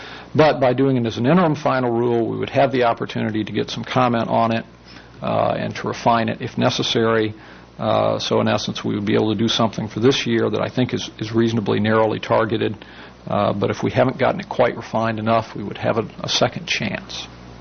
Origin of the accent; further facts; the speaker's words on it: Virginia, United States; In my home state of Virginia, every municipality in the state has elections in May of an even-numbered year